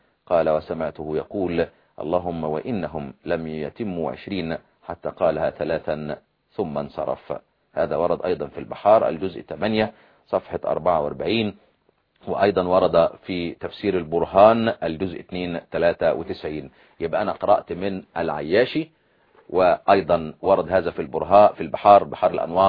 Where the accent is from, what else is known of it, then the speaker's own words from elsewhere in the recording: Egypt; زي ما بنقول عندنا في مصر، يعني مش محبوكة مكشوفة